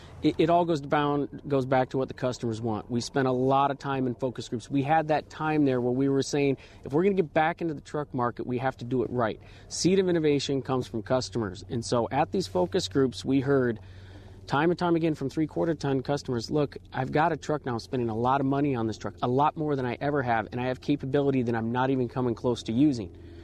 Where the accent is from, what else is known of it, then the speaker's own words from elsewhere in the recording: Arizona, United States; Thank you, and welcome to my hometown